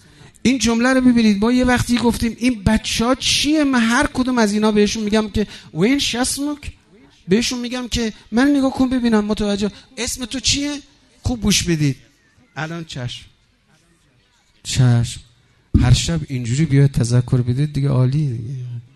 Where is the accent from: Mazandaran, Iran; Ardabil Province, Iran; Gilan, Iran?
Gilan, Iran; Rasht; والله من تمام بچگیام همیشه گم میشدم. میرفتیم از محل خودمون میومدیم میرفتیم شهرداری رشت، گم میشدم، مادرمو پیدا نمیکردم.